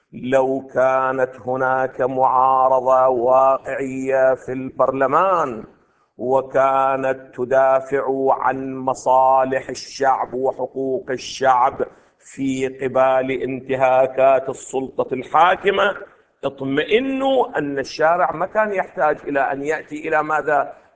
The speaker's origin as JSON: {"language": "Arabic", "country": "Iraq", "said": "ولكن الذي حدث عندنا في العراق"}